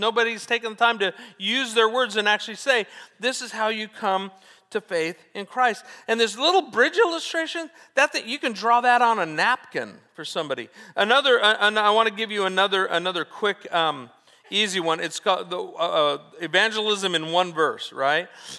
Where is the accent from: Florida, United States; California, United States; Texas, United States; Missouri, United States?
California, United States; Orange County; also born or lived in Newbury Park; I moved from Orange County out to Newberry Park in between my freshman and sophomore year of high school.